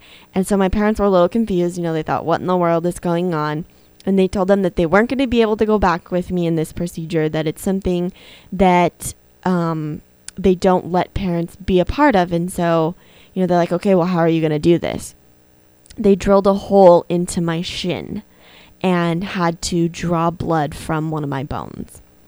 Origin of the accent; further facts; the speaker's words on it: Kingman, Arizona, United States; So we left off with me being in my hometown of Kingman at the emergency room with my mom and dad.